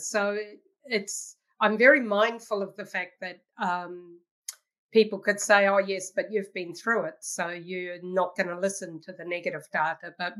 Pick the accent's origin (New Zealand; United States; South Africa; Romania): New Zealand; now in Canada; I've got a funny accent because I'm a Kiwi. I'm a New Zealander